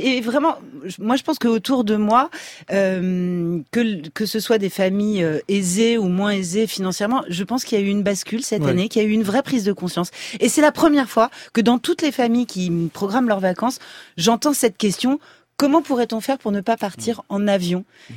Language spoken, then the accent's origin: French; Paris, Île-de-France, France; je suis parisienne